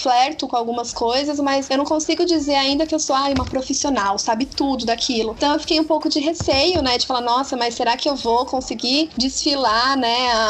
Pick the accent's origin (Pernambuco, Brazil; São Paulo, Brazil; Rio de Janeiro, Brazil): São Paulo, Brazil; eu nasci aqui, basicamente, né? É verdade, eu nasci na Moca e morava no começo da minha vida lá em Ermelino Matarazzo, mas com 4 anos eu já vim pra cá. Então, eu cresci aqui, eu tenho esse contato muito forte com o bairro.